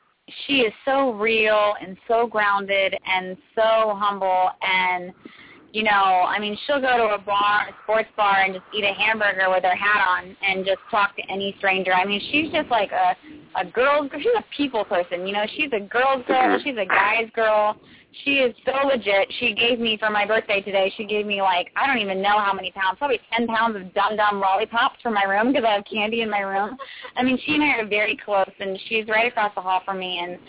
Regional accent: Virginia, United States; Like, I'm working with all these icons, so I'm just from Virginia.

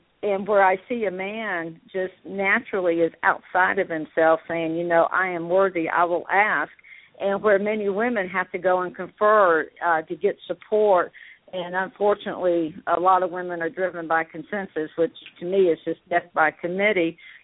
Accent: the South, United States; And I grew up in the South, and I hate to tell you how old I am, so I'm not going to tell you how old I am.

